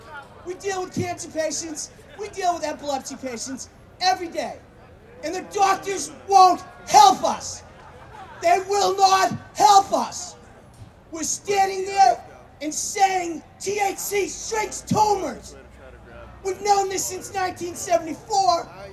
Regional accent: Randolph, United States; First thing I gotta say is I'm from Randolph. I wanted to yell that up here my whole life.

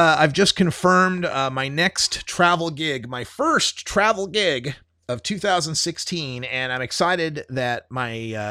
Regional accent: Boise, Idaho, United States; I will be back in my hometown, my stomping grounds, Boise, Idaho

